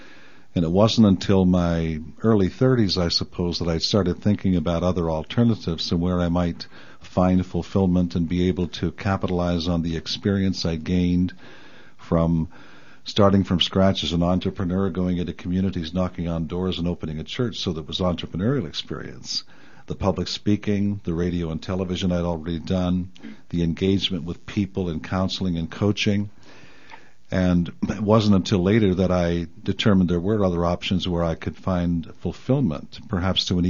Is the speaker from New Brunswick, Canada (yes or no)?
yes; New Brunswick, Canada; Well, I grew up in a very small town in southwestern New Brunswick. I like to say 1,000 people, including livestock.